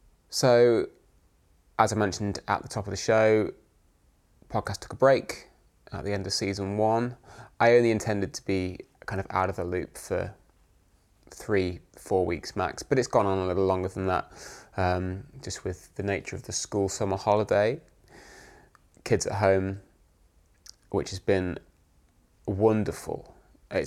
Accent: Nottingham, East Midlands, United Kingdom; a lot of people from Nottingham, which is my hometown.

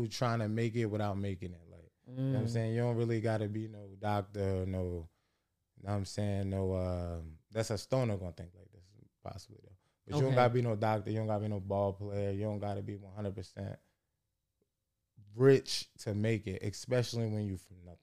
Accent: Vineland, New Jersey, United States; I'm from Vineland, New Jersey, Cumberland County.

